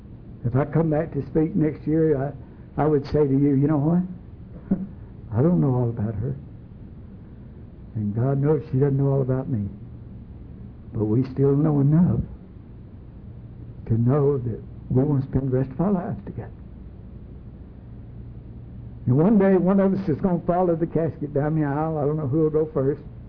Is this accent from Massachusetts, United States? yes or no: no; LaGrange, Georgia, United States; See, I grew up in Georgia, in LaGrange, Georgia, in a Southern Baptist church. It was at the end of our street.